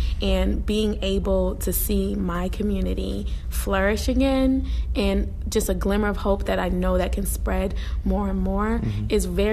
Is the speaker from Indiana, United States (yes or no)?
no; Buffalo, New York, United States; I was born and raised in Buffalo. I'm a product of the East Side, so that's home for me.